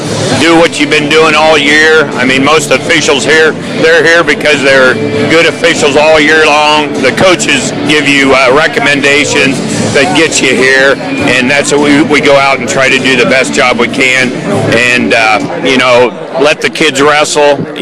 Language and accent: English; Greenfield, United States; I'm from Greenfield, and I'm with Jim Christensen from Greenfield also